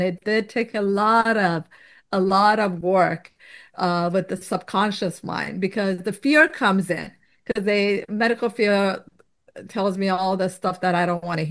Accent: Tehran, Tehran Province, Iran; now in United States; I came to America from Tehran, Iran.

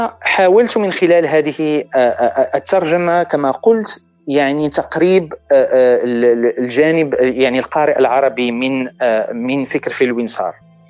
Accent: Morocco; فأنا مثلا يعني كمغربي

